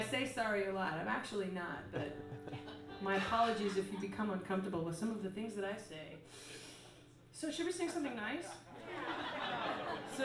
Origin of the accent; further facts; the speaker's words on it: United States; I'm such an American. I should just wear a big red, white, and blue flag jacket.